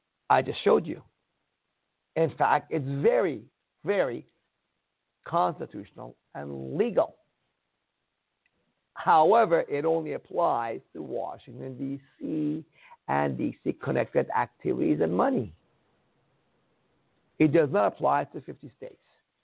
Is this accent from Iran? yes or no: yes; Iran; I come from Iran, where the Zoroastrianism, the first religion of the world, came from.